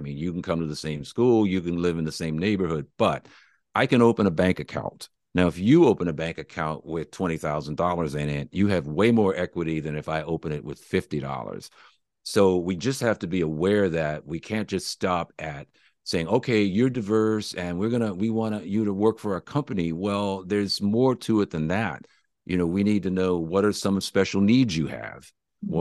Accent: Los Angeles, California, United States; also born or lived in Honolulu; now in Seattle, United States; And originally I'm from Los Angeles, and I moved up to Seattle in 1988, and pretty much have been here the entire time, except for a five-year period when my wife and I lived in Honolulu

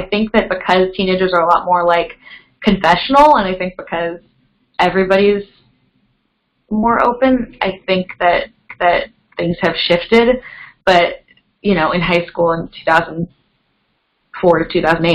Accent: California, United States; I grew up in the town I grew up in, because I grew up in Silicon Valley

